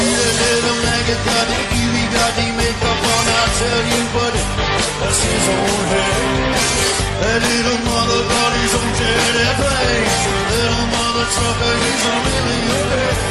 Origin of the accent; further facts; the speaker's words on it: South Africa; Hey, I really like your music. I'm from South Africa.